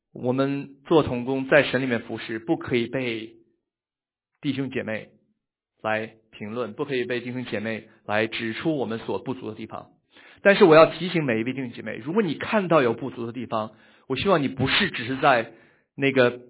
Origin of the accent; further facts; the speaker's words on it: Beijing, China; 我从小是在北京长大的啊，